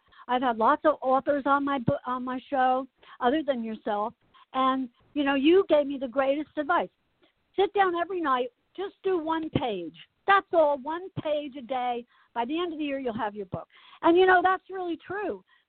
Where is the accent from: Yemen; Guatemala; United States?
United States; Asbury Park, New Jersey; I grew up in Asbury Park. I call myself the Irish, like I'm an Irish Catholic redhead from Asbury Park, New Jersey.